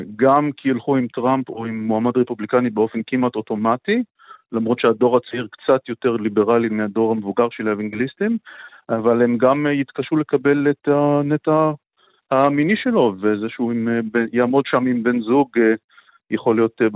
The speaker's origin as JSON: {"language": "Hebrew", "town": "South Bend", "region": "Indiana", "country": "United States", "tie": "born or raised there", "lives_now": "Israel", "said": "גדלנו באותה עיר קטנה, סאוף בנד אינדיאנה, אנחנו בני אותה שכבה, שנינו בני 38"}